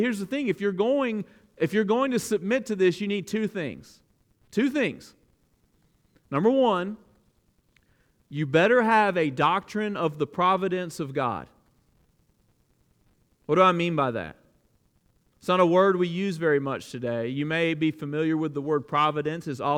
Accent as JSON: {"language": "English", "region": "Alabama", "country": "United States", "tie": "born or raised there", "said": "I grew up in South Alabama, and there was a season in my life where there was a radio station in Dothan, Alabama that played all … all the time."}